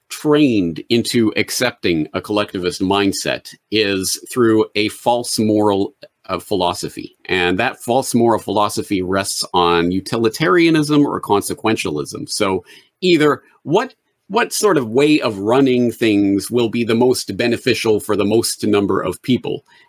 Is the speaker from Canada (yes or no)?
yes; Canada; Hey, I'm like Canadian, so I am technically subject to King Charles.